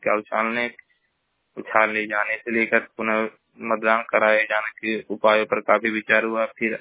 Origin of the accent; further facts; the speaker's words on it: Maharajganj, Uttar Pradesh, India; मैं जिला महाराजगंज के निवासी हूँ।